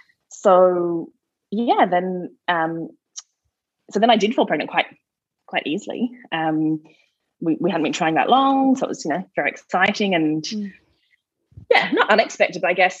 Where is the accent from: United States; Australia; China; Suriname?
Australia; moved away as an adult; now in Ireland; So I'm Australian, obviously. I'm a school teacher, and we moved here in 2016. So my partner's from TIP. And so we moved over and lived in TIP for a while with my in-laws.